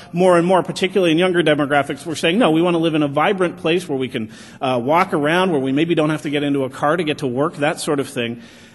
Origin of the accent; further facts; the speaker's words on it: Calgary, Alberta, Canada; I chose to pick on my hometown of Calgary because I figure no one's going to knock me for picking on my own hometown.